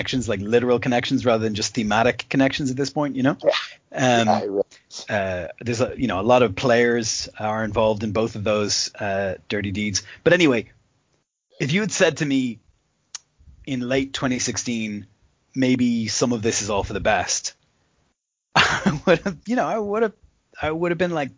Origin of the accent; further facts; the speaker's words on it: Ireland; now in United Kingdom; so I live in the UK. I'm Irish.